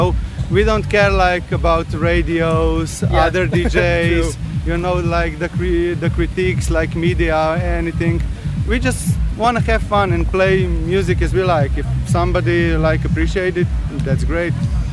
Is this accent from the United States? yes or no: no; Ljubljana, Slovenia; English is a second language; I'm from Ljubljana, the capital of Slovenia, and he's from Maribor, second biggest city.